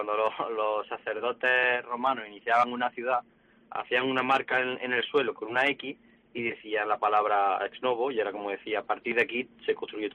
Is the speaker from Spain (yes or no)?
yes; Arjona, Andalusia, Spain; yo decidí volver a mis raíces, a mi provincia y a mi pueblo, que lo quiero mucho y le tengo mucho cariño, Arjona.